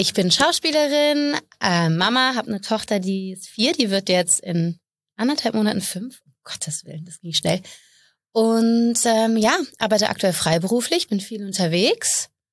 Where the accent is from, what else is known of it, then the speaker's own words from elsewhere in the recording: Bonn, North Rhine-Westphalia, Germany; Also ich bin gebürtig aus Bonn